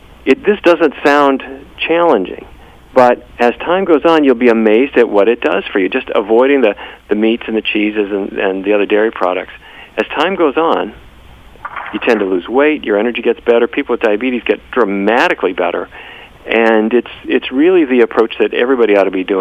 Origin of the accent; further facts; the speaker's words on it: Fargo, North Dakota, United States; I grew up in Fargo, North Dakota, and my grandpa and every generation back as far as I can trace was actually in the cattle business.